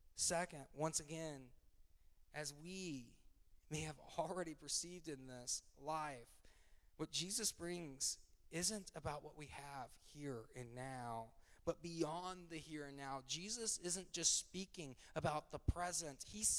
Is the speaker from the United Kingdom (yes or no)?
no; Midwest, United States; For those that don't know, I come from the Midwest.